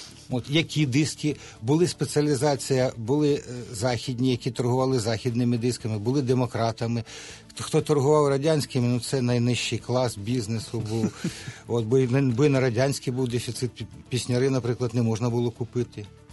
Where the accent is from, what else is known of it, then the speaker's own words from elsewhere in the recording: Kyiv, Ukraine; от я ж киянин, я уроджений киянин, я тут народився і виріс, і все. У мене дуже багато Києва.